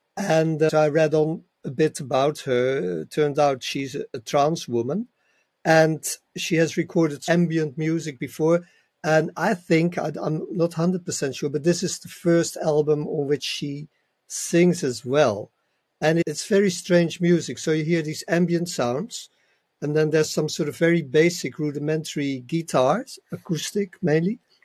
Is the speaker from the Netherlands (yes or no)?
yes; Netherlands; I'm from Holland, which isn't the most prudish country when it comes to drugs.